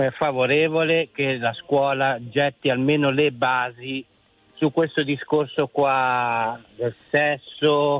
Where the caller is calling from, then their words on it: Parma, Emilia-Romagna, Italy; siamo da Parma.